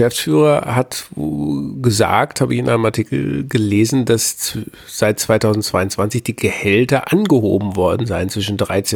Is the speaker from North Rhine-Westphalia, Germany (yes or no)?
yes; North Rhine-Westphalia, Germany; die Neue Westfälische, wo ich herkomme, sozusagen aus Ostwestfalen.